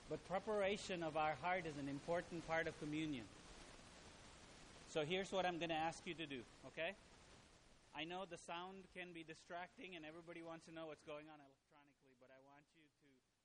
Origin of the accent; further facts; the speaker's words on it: India; I understand, being Indian, I understand a lot of Chinese culture.